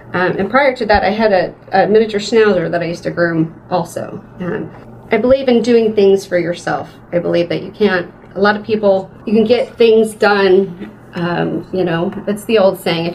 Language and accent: English; Las Vegas, Nevada, United States; And then because I'm from Las Vegas, out there, born and raised, I knew about this.